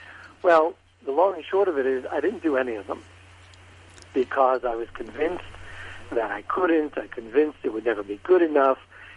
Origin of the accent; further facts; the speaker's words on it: New York, United States; now in Texas, United States; So I was born and raised in New York. I live now in Texas, and they always make a comment that this is not exactly a Texas twang I have.